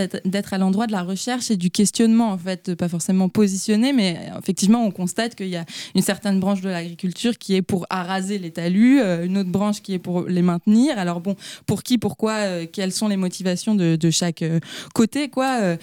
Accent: Carhaix-Plouguer, Brittany, France; moi je suis originaire de Carré-Plouguer.

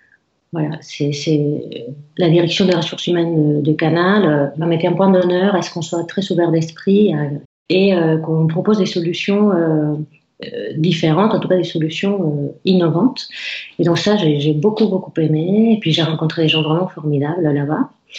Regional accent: Nouvelle-Aquitaine, France; now in Rennes, France; les valeurs que je viens du Pays Basque, donc les valeurs du Pays Basque et les valeurs bretons. Et juste pour l'anecdote, j'ai juste fait un passage rapide à Montpellier, un autre passage rapide à Saint-Malo, et sinon, je suis vraiment à Rennes depuis 20 ans.

